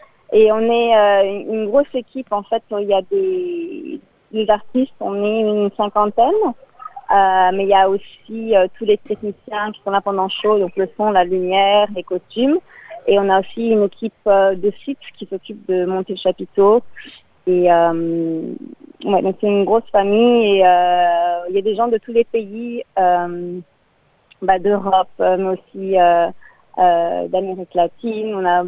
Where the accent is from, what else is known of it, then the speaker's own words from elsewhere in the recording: Strasbourg, Grand Est, France; Donc en fait, moi j'ai grandi à Strasbourg et donc quand j'étais petite, j'ai commencé le cirque vers 10 ans.